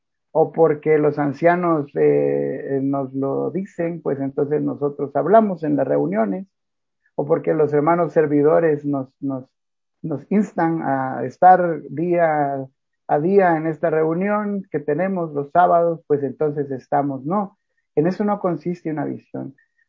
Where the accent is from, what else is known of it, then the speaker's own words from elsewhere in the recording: Guatemala; Soy originario de Guatemala y sirvo aquí en la iglesia en Guatemala.